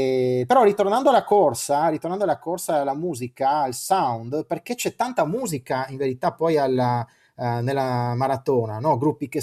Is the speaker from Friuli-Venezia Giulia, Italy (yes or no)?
yes; Trieste, Friuli-Venezia Giulia, Italy; accent: Triestine dialect; l'ho fatto appunto usando il mio dialetto, il dialetto triestino, che per noi è l'unica lingua possibile.